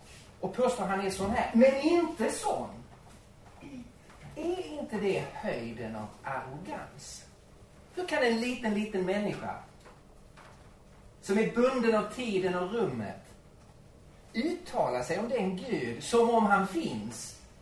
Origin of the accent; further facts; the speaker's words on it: Skåne, Sweden; born there; Jag kommer ju från Sverige. Jag är född nere i Skåne, så en del svenskar tycker att man är halvdansk.